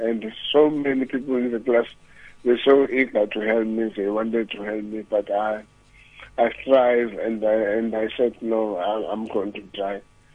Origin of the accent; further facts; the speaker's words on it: Gugulethu, Western Cape, South Africa; Yes, I grew up in Kuguletu, and I was born here.